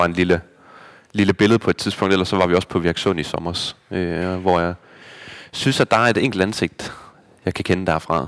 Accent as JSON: {"language": "Danish", "town": "Aulum", "region": "Central Denmark Region", "country": "Denmark", "tie": "born or raised there", "said": "Jeg er vokset op i Aulum."}